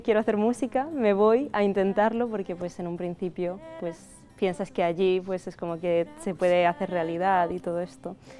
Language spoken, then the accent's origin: Catalan; Cangas do Morrazo, Galicia, Spain; now in Catalonia, Spain; De Cangas do Morrazo, que és un poble a Pontevedra, com a Rías Baixes, és un poble molt bonic.